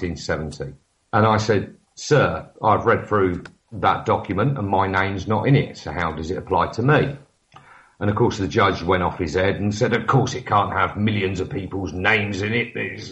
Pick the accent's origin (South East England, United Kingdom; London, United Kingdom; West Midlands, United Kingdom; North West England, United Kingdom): South East England, United Kingdom; Milton Keynes; And I'm from Milton Keynes, never met the guy